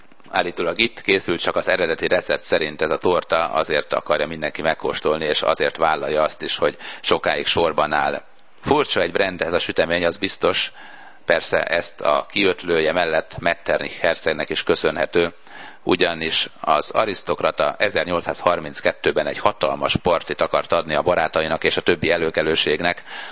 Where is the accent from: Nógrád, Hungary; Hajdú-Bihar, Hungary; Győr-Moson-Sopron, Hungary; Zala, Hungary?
Győr-Moson-Sopron, Hungary; Sopron; born there; Én Sopronba születtem